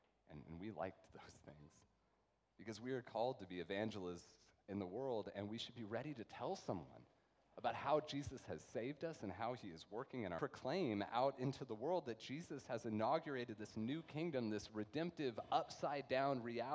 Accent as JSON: {"language": "English", "town": "Allen", "region": "Texas", "country": "United States", "also_born_or_lived": "Richardson", "said": "I'm from Allen. I lived here in Richardson until I was about 10. My family moved up to the northern suburbs when I was in fourth grade."}